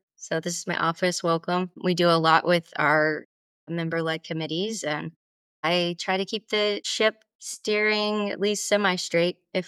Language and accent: English; Missouri, United States; I am not even from Oklahoma. So I'm not from Oklahoma City. I grew up in Missouri, grew up in a pretty traditional suburban community.